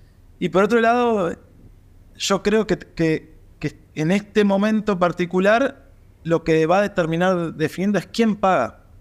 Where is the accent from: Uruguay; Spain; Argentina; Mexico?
Uruguay; hola, soy uruguayo.